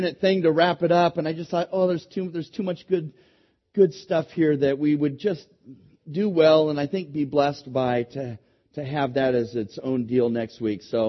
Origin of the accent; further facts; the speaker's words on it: Hayward, California, United States; the house that I grew up in Hayward.